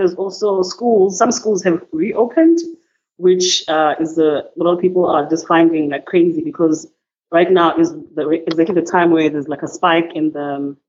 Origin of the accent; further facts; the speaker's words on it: Cape Town, Western Cape, South Africa; from Cape Town, who was born and bred in Cape Town, but I've worked in Johannesburg